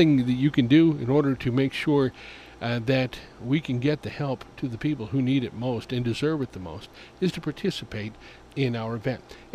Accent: Chicago, Illinois, United States; Now, I come from the Chicago area

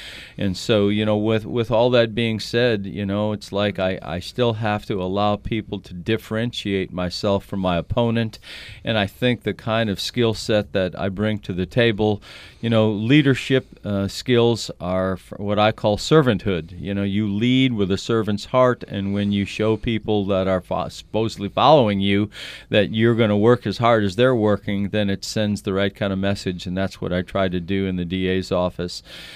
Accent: Oklahoma, United States; Yes, I'm from Tulsa County. Yes, I serve Tulsa County as district attorney

